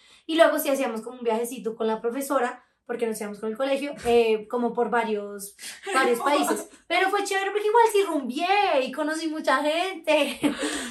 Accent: Bogotá, Colombia; en mi grupo somos todos rolos y él era el único costeño.

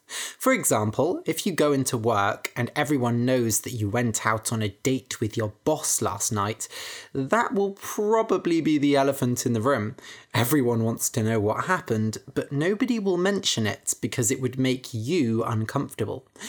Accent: Bath, South West England, United Kingdom; Seagulls are everywhere in my hometown, Bath, because they eat food that tourists drop or feed to them.

